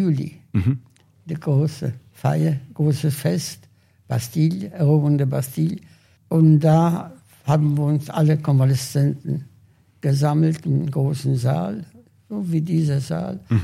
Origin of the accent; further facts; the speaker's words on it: Łódź, Łódź Voivodeship, Poland; fragen sie, aus wo kommst du denn her? Sage ich, aus Lodz.